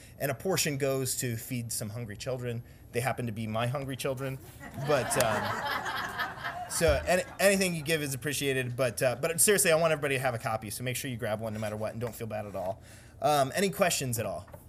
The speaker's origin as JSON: {"language": "English", "town": "Decatur", "country": "United States", "tie": "born or raised there", "said": "And I grew up in Decatur."}